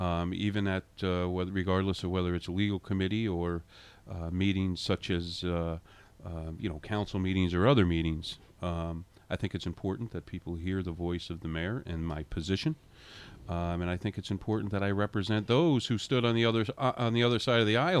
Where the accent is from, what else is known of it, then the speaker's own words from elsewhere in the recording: United States; I'm not a politician, I'm a public servant, and I'm an American